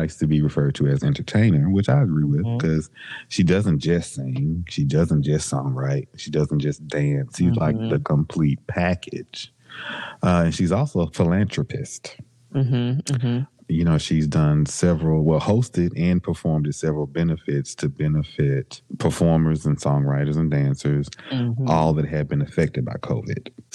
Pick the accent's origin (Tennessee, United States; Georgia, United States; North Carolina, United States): Tennessee, United States; Memphis; And Jessica, so, you know, I grew up in Memphis too.